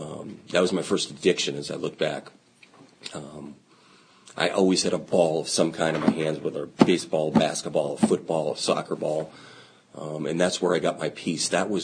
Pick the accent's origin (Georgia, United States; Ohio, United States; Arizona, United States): Arizona, United States; Phoenix; I grew up in Phoenix, and you may have heard that it's hot down there.